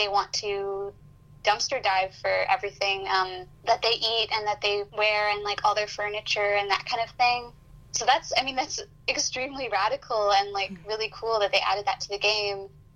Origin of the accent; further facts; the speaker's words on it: Vancouver, British Columbia, Canada; I'm from Vancouver, and you know, I go to Victoria pretty frequently